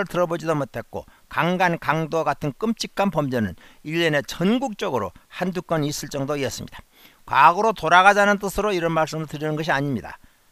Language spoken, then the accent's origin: Korean; North Jeolla, South Korea; 저는 전북의 한 시골에서 어린 시절을 보냈습니다. 50여 가구가 사이좋게 살던 저희 마을에는 집집마다 살구나무가 있었습니다.